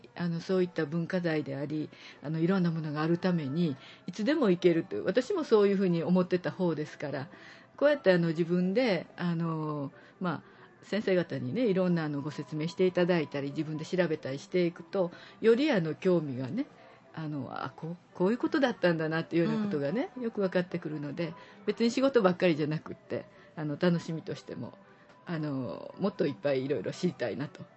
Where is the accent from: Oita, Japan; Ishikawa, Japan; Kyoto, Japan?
Kyoto, Japan; 京都で生まれて京都で育って今もいるわけなんですけれども